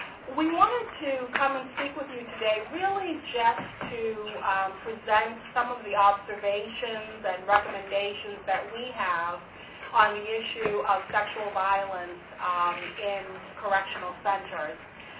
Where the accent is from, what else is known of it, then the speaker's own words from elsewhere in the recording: Washington, District of Columbia, United States; I come from Washington, D.C. in the United States this week to have some meetings in South Africa